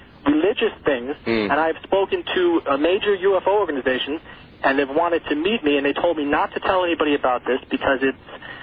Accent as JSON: {"language": "English", "region": "New York", "country": "United States", "said": "The fact of the matter is, I was from Rockland County, New York."}